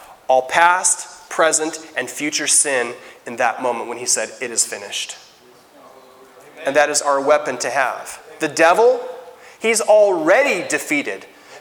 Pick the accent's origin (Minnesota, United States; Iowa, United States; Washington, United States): Washington, United States; from Nasal, Washington. Nobody knows who I am.